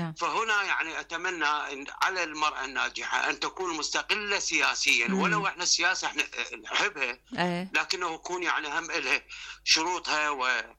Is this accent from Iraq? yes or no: yes; Iraq; تجارب عندنا بالعراق